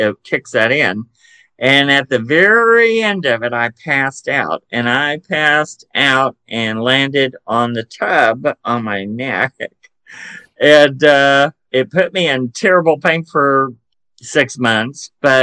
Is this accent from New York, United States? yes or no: no; Chattanooga, Tennessee, United States; accent: Southern drawl; I'm from Chattanooga, Tennessee. I'm 63